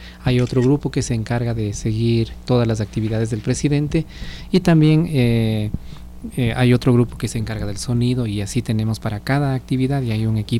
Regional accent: Ecuador; esta lengua de los indígenas que estamos aquí, que vivimos aquí, que somos parte del Ecuador

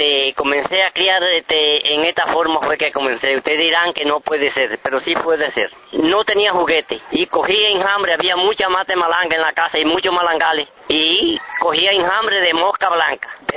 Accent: La Habanita, Santiago de Cuba, Cuba; also born or lived in Los Machitos; 7 años ya tenía yo, en La Habanita. Yo nací en Los Machitos y me crié en La Habanita.

